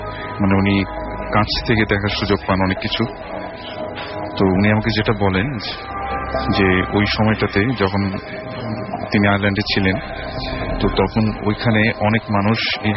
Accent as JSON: {"language": "Bangla", "town": "Dhaka", "region": "Dhaka Division", "country": "Bangladesh", "said": "পুরান ঢাকা থেকে এসেছি।"}